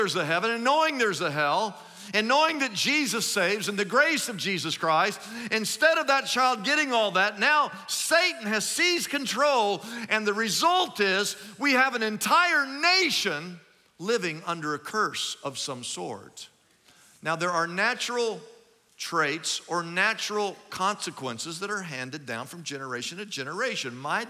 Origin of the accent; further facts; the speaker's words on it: Wichita, Kansas, United States; also born or lived in Oklahoma; Well, I grew up, I was born in Oklahoma, but I grew up in Wichita, Kansas. We're from Kansas.